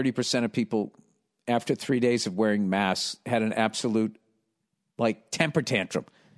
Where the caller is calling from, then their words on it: Paris, Île-de-France, France; I'm 43 years old. I'm writing you from Paris.